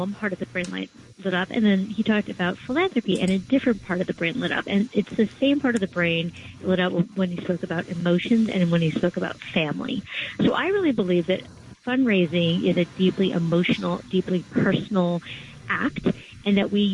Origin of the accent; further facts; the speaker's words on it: West Coast, United States; now in New York, United States; Actually, I'm originally from the West Coast, and I was surprised to learn that there are more Asians in New York than in San Francisco and L.A. combined.